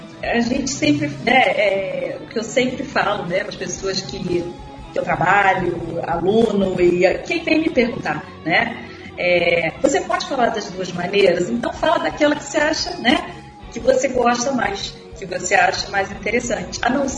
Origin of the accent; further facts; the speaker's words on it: Brazil; born there